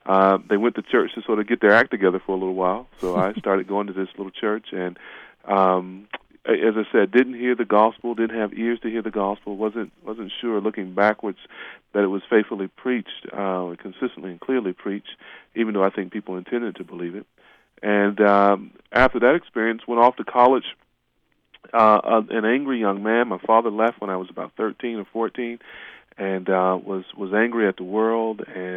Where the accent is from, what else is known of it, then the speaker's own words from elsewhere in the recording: North Carolina, United States; I grew up in the Bible Belt in small town North Carolina, and went to a church with a lot of wonderful people in it